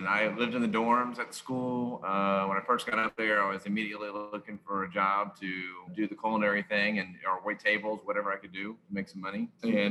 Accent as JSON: {"language": "English", "town": "Houston", "region": "Texas", "country": "United States", "tie": "born or raised there", "said": "Yeah, I grew up in Houston, and then I went off to high school in Beaumont, Texas."}